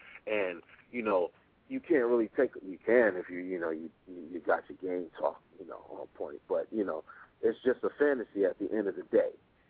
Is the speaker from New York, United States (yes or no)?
yes; Brooklyn, New York, United States; Now, I'm from Brooklyn, right?